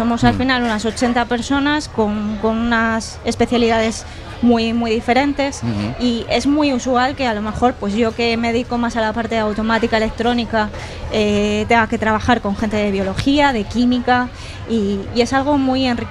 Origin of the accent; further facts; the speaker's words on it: León, Castile and León, Spain; now in A Coruña, Spain; yo vine hace 5 años por trabajo. Trabajaba por una empresa de aquí de Coruña, pero trabajaba en la delegación de León, de donde soy.